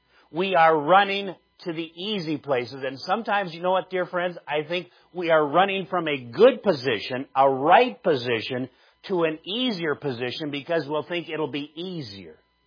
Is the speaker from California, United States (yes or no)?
no; Minnesota, United States; now in Nebraska, United States; Now, I'm a Midwesterner. I was born in Minnesota, went to college in Wisconsin, and pastored all in the Midwest and been in Nebraska for these many years.